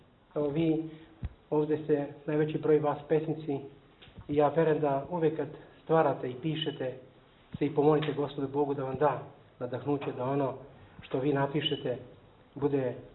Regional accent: Timișoara, Timiș County, Romania; mi dolazimo ovde iz Banatske ravnice, iz Temišvara, iz grada koji tiho probija taj grad Begej.

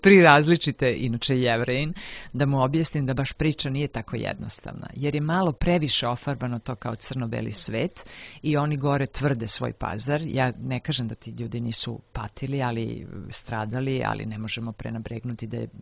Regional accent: Belgrade, Serbia; Ja rekao, ja sam iz Beograda, moji su iz Crne Gore.

